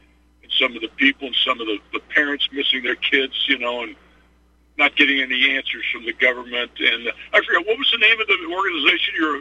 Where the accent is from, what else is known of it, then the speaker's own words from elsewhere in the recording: California, United States; now in Aurora, United States; Well, we moved year and a half ago from California. I grew up there.